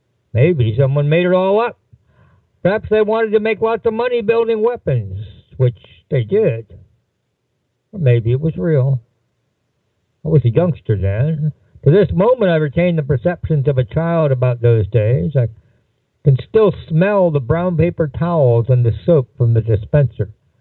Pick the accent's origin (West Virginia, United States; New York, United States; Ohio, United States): Ohio, United States; Moonrock Lake; born or raised there